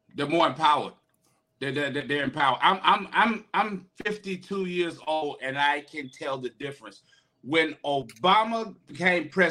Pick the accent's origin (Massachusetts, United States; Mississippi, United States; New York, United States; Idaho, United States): Mississippi, United States; like I say, I'm from Mississippi, I could smell a racism on somebody, but it was contained.